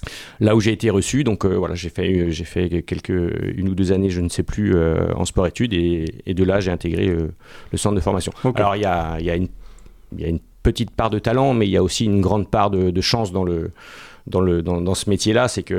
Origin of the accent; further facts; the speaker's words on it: Auray, Brittany, France; Ouais, je suis natif du Morbihan, ouais, d'Auray, dans le 56. Donc, et je suis un Breton. Ouais, Breton et Mayennais d'adoption.